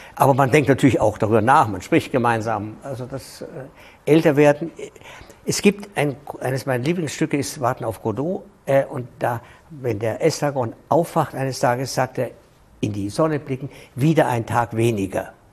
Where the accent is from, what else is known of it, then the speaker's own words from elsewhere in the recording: Munich, Bavaria, Germany; born there; Ich bin in München geboren